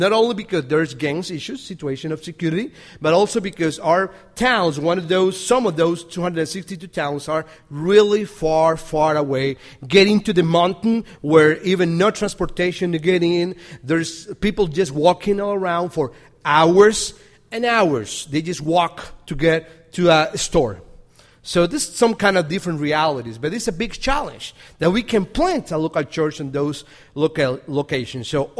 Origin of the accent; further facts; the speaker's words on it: Costa Rica; English is a second language; I'm from Costa Rica. Maybe some of you know that. My wife, she's from Costa Rica.